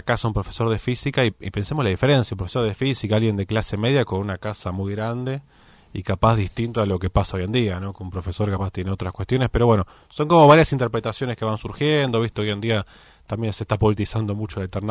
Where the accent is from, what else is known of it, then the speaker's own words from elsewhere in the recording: San Martín, Buenos Aires Province, Argentina; yo soy de San Martín, pero igual veo las imágenes de Florida, Vicente López